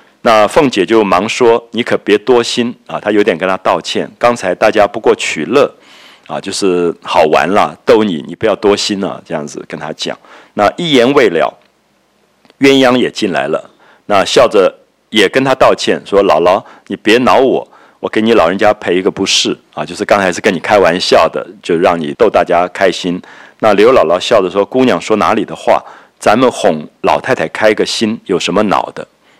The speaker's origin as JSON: {"language": "Chinese", "country": "Taiwan", "tie": "born or raised there", "said": "我想我童年的时候在台湾也都还看到这样的场面的"}